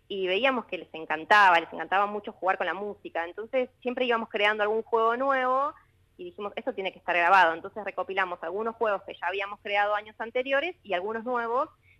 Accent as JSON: {"language": "Spanish", "town": "Bahía Blanca", "region": "Buenos Aires Province", "country": "Argentina", "said": "Yo me vine de Bahía Blanca para hacer eso, mi sueño"}